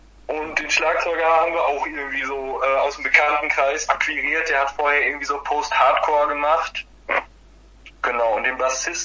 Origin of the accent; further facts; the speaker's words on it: Mecklenburg-Vorpommern, Germany; in der Nähe von Rostock, wo ich aufgewachsen bin